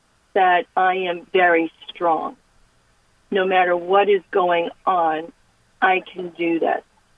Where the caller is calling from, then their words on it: New Jersey, United States; This is Morris County, actually.